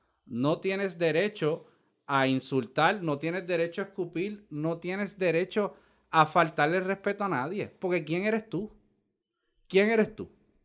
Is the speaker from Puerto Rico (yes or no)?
yes; Puerto Rico; Los dos somos ciudadanos de Puerto Rico.